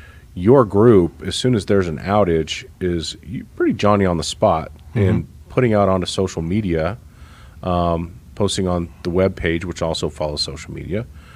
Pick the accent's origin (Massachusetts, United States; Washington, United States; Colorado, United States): Colorado, United States; Denver; And I mean, growing up in Denver, just reflecting on as a child, I remember we had a closet that had a specific section of candles